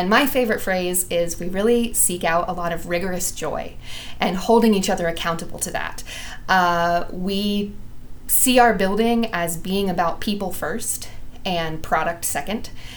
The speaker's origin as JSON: {"language": "English", "region": "California", "country": "United States", "tie": "born or raised there", "said": "I grew up in California."}